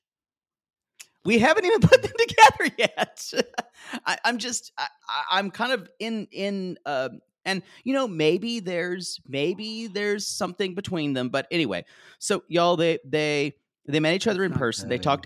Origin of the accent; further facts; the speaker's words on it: Southern United States, United States; accent: Southern; I tried to lose a lot of my Southern accent because you're just, it's hard to have the intellectual strength in the room sometimes.